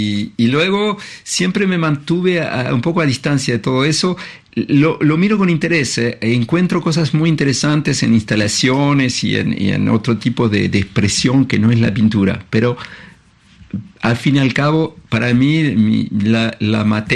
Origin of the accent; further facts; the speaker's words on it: Montevideo, Uruguay; moved away; En Montevideo el gran placer es volver a mi ciudad natal, que yo soy, que estoy muy, digamos, arraigado a mi ciudad, a pesar de que hace 40, 50, yo no sé cuántos años que me fui.